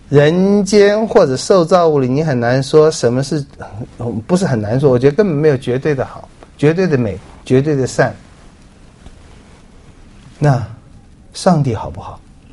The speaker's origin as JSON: {"language": "Chinese", "country": "China", "said": "我们中国人说天地不仁，以万物为刍狗。"}